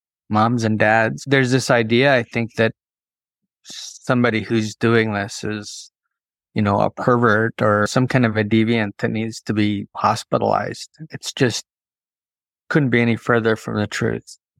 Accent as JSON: {"language": "English", "region": "Montana", "country": "United States", "tie": "born or raised there", "said": "I grew up in Montana, divorced parents, and we moved around a lot."}